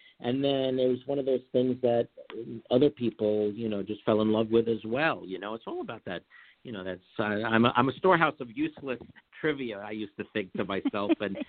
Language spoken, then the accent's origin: English; Brooklyn, New York, United States; Well, basically, if for me growing up in Brooklyn, you know, it was like growing up in a movie set.